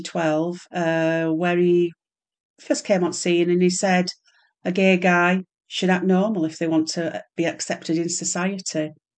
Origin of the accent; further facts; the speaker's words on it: Blackpool, North West England, United Kingdom; I grew up in Blackpool and was on the gay scene as a non-gay